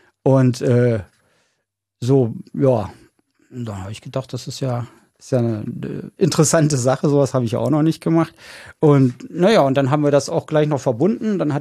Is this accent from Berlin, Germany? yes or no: no; Braunschweig, Lower Saxony, Germany; Im Februar hatte ich eine Lesung in meiner alten Heimatstadt Braunschweig.